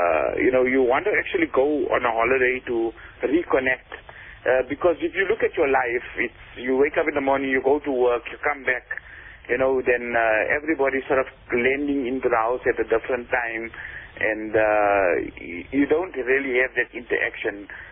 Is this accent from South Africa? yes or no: yes; Gauteng, South Africa; I think what happens to us is because we come from Gauteng